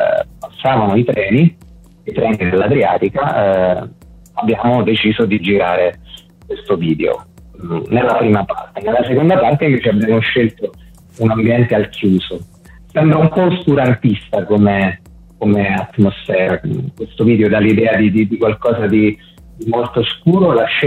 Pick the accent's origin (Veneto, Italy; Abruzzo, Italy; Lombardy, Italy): Abruzzo, Italy; Sì, abbiamo girato lungo la costa dei Trabocchi, io sono abruzzese